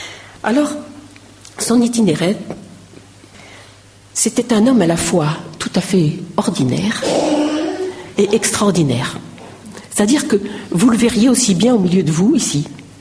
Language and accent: French; Orthez, Nouvelle-Aquitaine, France; moi aussi, par mon père, je suis béarnaise, d'Orthez.